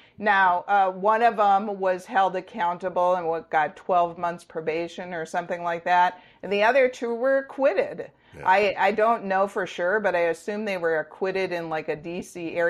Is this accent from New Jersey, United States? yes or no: no; Kohler, Wisconsin, United States; I grew up in Kohler